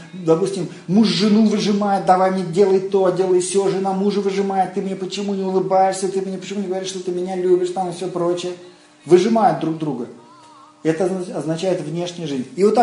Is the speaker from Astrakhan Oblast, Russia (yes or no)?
yes; Astrakhan, Astrakhan Oblast, Russia; вот я, допустим, из Астрахани, да, у нас там есть там государственная библиотека, даже там несколько